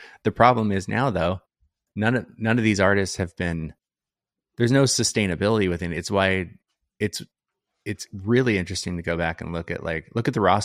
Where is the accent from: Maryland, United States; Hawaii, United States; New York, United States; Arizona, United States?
Arizona, United States; Phoenix; I grew up in Phoenix, so playing shows in Phoenix